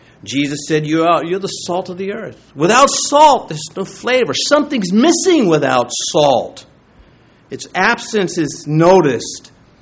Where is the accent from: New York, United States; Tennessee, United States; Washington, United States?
New York, United States; New York City; Now, I'm born and raised in New York City. Strangers are not to be trusted there.